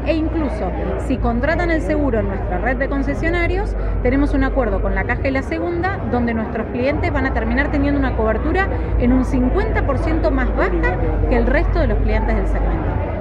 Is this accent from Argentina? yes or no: yes; Rosario, Santa Fe, Argentina; Y eso que soy rosarina, que hay pica entre los rosarinos y los cordobeses